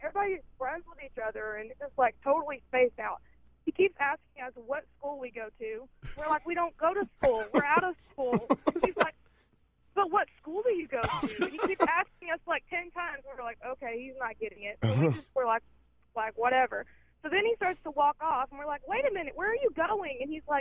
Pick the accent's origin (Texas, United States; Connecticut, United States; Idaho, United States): Texas, United States; And we were like, we're from Texas.